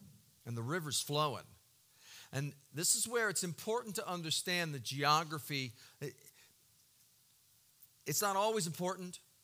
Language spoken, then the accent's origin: English; Baltimore, Maryland, United States; I grew up in Baltimore, and we are, my son and I are big Ravens fans.